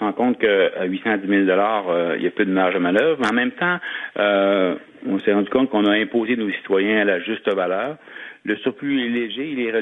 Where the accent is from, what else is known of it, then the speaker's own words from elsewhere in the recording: Rivière-du-Loup, Quebec, Canada; Vous savez, moi, je suis né à Rivière-du-Loup. J'ai vécu dans cette ville-là.